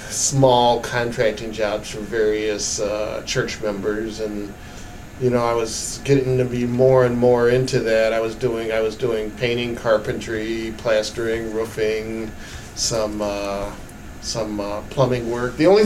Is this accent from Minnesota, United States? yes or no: no; Detroit, Michigan, United States; I grew up in Detroit, pretty much on the southwest side. And then when I was 11 years old, we moved over near University of Detroit, Livernois, and McNichols area.